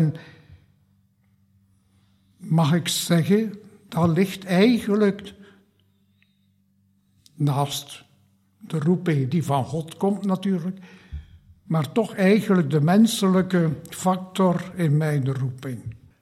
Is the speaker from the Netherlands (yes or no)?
no; Poperinge, Flanders, Belgium; born there; geboren in Poperingen tegen de Franse grens.